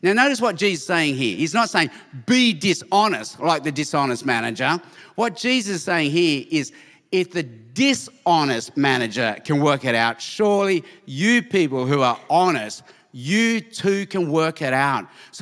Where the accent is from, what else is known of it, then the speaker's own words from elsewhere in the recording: Australia; also born or lived in Chicago; Now, when I grew up in Australia, I played a lot of rugby.